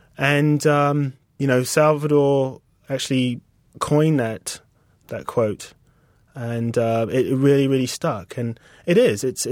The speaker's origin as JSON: {"language": "English", "country": "United Kingdom", "accent": "British", "said": "she looked at us both, like, in amazement that we came from Mars with, like, these British accents."}